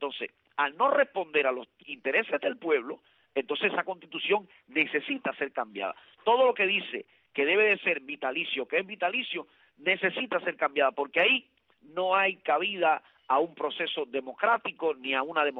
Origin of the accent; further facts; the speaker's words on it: Cuba; nosotros como cubanos que hemos abierto los ojos